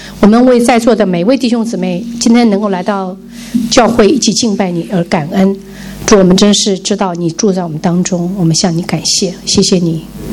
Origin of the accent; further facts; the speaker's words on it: Malaysia; 我也是女儿带来的，我也是从马来西亚来的。